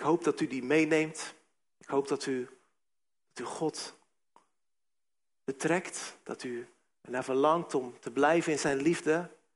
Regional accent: South Holland, Netherlands; En ik kom zelf uit de Hoekse Waard. Nou, dat is een beetje een streek.

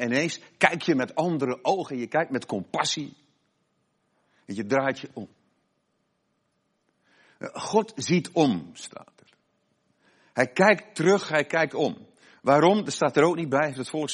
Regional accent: Krabbendijk, Zeeland, Netherlands; ik kom uit Krabbendijk in Zeeland

